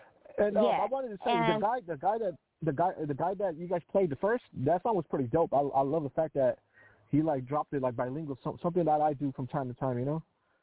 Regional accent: Seattle, Washington, United States; From Pittsburgh, and I'm from Seattle, so we fuck with each other a lot

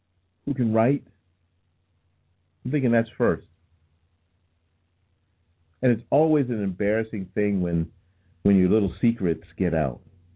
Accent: Tampa, Florida, United States; also born or lived in New Jersey; I'm originally from New Jersey, and now living here in Tampa, Florida, since I was like 7.

